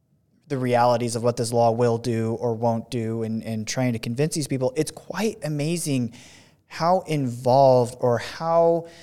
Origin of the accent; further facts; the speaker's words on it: Oregon, United States; so I'm from Oregon and came from, you know, the West Coast before moving out here